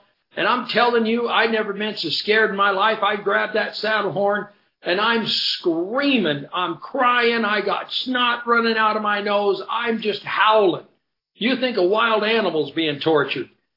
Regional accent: Henderson, United States; I grew up, and as I'd said, I grew up here in Henderson, and it was a charm.

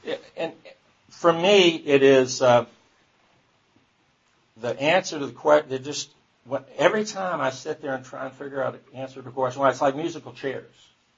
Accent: East Point, Georgia, United States; also born or lived in Atlanta; I am a native of Atlanta. I was born in Georgia Baptist Hospital. It's not even around anymore. It's Atlanta Regional, I think. And 1955, I'm 60 years old. And grew up in East Point.

